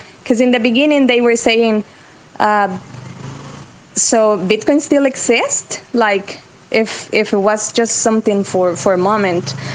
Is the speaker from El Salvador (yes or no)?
yes; El Salvador; as a Salvadorian, so I'm not from Berlin. So we were living, Gerardo and I were living in San Salvador.